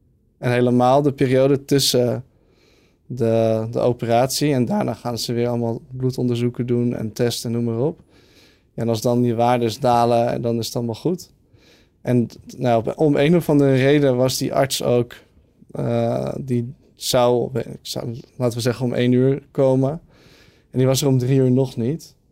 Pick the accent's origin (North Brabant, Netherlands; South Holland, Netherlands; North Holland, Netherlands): North Holland, Netherlands; Bergen; also born or lived in Oud-Karspel; now in Amsterdam, Netherlands; ik ben opgegroeid in Bergen. En daarvoor in Oud-Karspel. En daar hadden we altijd echt ruimte. En in Oud-Karspel hadden we zelfs schaapjes.